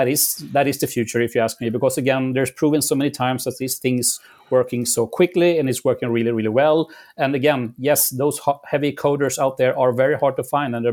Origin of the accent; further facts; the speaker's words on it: Sweden; English is a second language; We all know, yes, I'm from Sweden, right